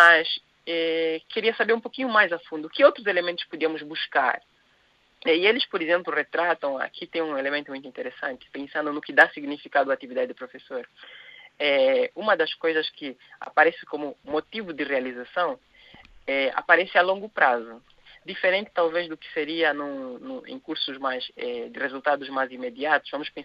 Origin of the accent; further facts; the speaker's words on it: Angola; now in Brazil; Eu sou angolano, apesar de morar no Brasil já há algum tempo, eu sou angolano.